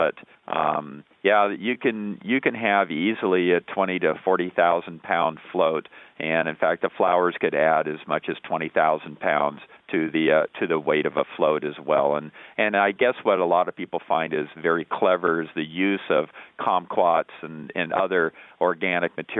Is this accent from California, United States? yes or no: yes; Pasadena, California, United States; my first Rose Parade growing up in Pasadena.